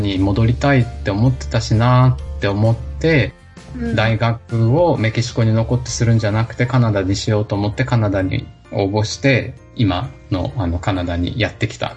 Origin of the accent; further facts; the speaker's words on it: Kitakyushu, Fukuoka, Japan; also born or lived in Shimabara, Nagasaki / Shimonoseki, Yamaguchi; 育ちは、北九州と下関で、で大学は東京に行きました。